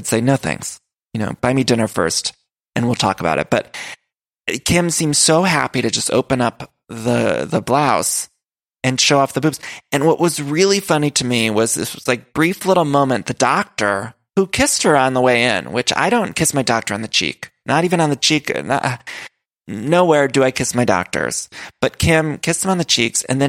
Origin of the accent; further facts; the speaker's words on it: Ohio, United States; I'm from Ohio. Of course, my family's all there. I love my family in Ohio.